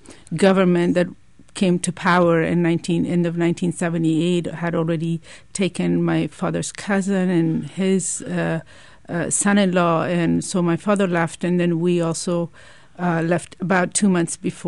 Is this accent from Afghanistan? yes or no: yes; Kabul, Afghanistan; I grew up in Kabul, yes.